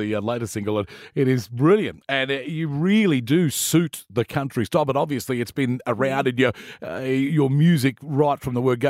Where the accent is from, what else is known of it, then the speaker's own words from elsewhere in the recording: Sydney, New South Wales, Australia; I grew up in Sydney and very much around the rock scene of the 80s